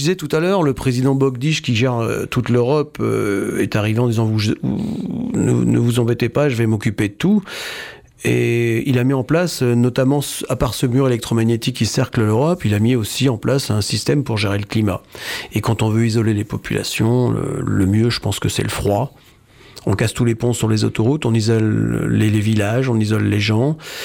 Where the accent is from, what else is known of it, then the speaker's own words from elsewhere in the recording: Brittany, France; c'est vrai que j'habite en Bretagne, je suis breton depuis des générations